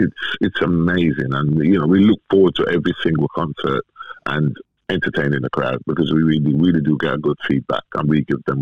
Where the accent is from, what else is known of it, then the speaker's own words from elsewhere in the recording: Jamaica; Yes, because I lived in Jamaica for 10 years.